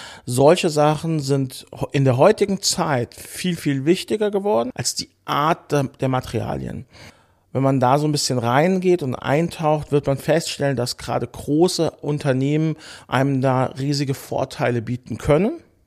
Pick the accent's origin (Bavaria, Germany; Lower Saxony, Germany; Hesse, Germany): Hesse, Germany; Frankfurt am Main; ich komme ja ursprünglich aus Frankfurt am Main und aus dem Taunus